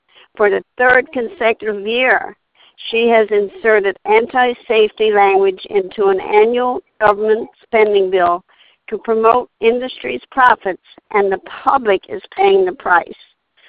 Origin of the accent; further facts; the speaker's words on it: Lisbon, Maine, United States; I'm from Lisbon, Maine.